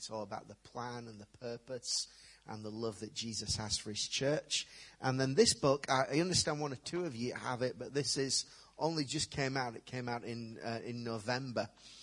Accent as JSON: {"language": "English", "region": "Yorkshire and the Humber", "country": "United Kingdom", "lives_now": "East Yorkshire, United Kingdom", "said": "I'm from East Yorkshire. Well, from South Yorkshire originally. Now live in East Yorkshire."}